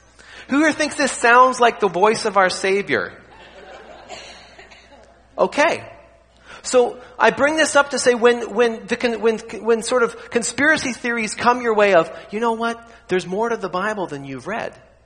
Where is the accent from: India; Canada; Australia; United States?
Canada; I grew up in Canada, and so we would learn French.